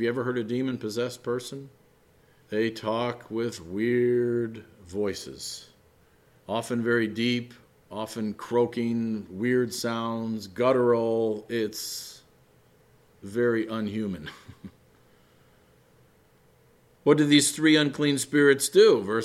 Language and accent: English; Midwest, United States; And I come from the Midwest, you know, the plains states.